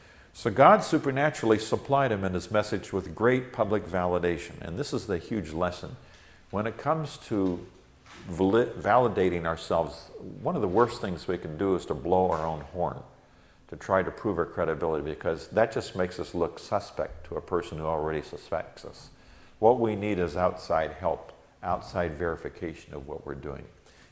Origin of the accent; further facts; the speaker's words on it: Chico, California, United States; I know when I go back to my hometown in Chico, California, and I go to the church where I grew up